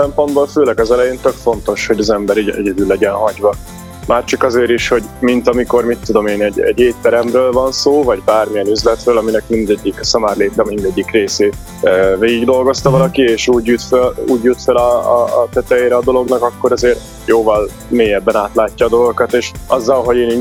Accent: Hungary; Azt viszont igen, hogy magyarként olyan jó szöveget írjak

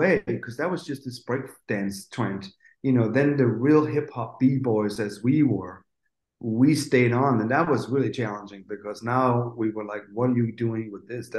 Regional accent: North Denmark Region, Denmark; I'm from the northern part of Denmark, which is kind of like, it's

